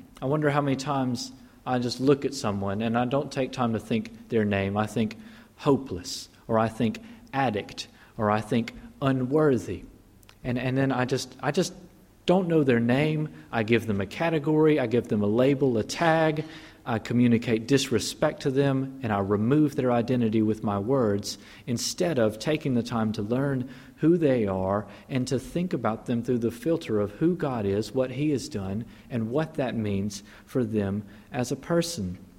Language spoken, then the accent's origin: English; Mississippi, United States; So I grew up in Mississippi, and we're kind of ground zero for the civil rights movement in the Southeast